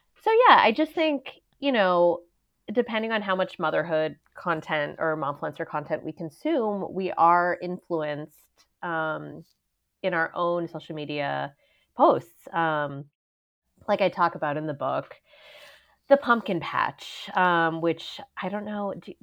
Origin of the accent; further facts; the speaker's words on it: New England, United States; when I was growing up in New England, which is a similar to where I'm raising my kids now, we might have gone to a pumpkin patch once.